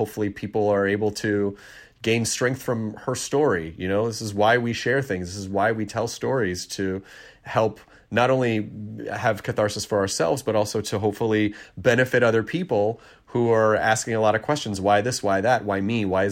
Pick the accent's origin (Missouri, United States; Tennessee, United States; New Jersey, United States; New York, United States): Tennessee, United States; also born or lived in Kentucky; Well, actually, Kentucky's my home state. Tennessee is where I largely grew up.